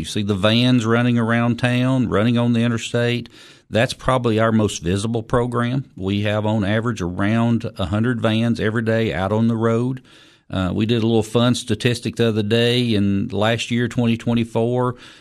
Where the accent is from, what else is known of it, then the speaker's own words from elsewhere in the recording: Tennessee, United States; I'm born and raised in White County, still live on the family farm, been there. I'm the fifth generation lived on the farm, so I'll probably never leave White County, Tennessee.